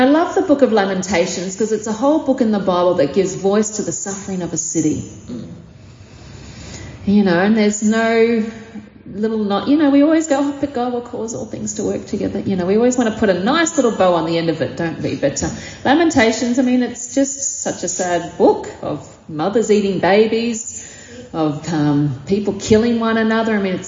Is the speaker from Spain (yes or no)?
no; Australia; look, I'm from Australia, and I'll be using Vegemite on my bottom.